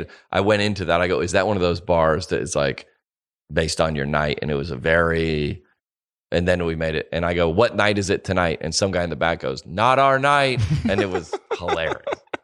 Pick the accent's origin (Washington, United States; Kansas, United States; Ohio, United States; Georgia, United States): Georgia, United States; So I grew up in Georgia.